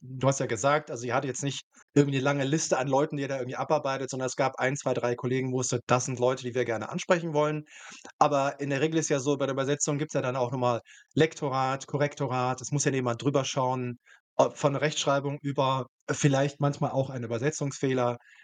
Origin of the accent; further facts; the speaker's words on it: Cologne, North Rhine-Westphalia, Germany; accent: Kölsch; meine persönliche Mundart, ich bin gebürtiger Kölner und das Kölsche ist halt auch eine sehr, sehr auch heute noch relativ lebendige Mundart